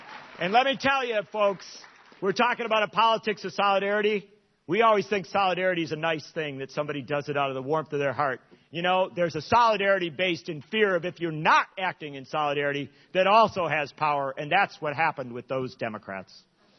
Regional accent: Madison, Wisconsin, United States; the teachers of Madison, my hometown, my 7-year-old's first grade teacher, walked off the job

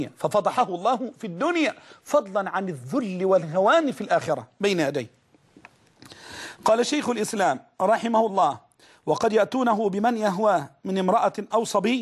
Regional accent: Egypt; تعرف الناس كانوا عندنا في مصر من بس من 20 سنة فات 30 سنة

